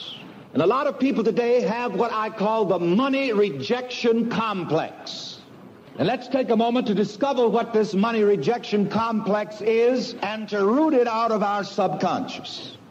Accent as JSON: {"language": "English", "region": "the South", "country": "United States", "said": "And there's an old saying, and I'm from the South, that goes like this."}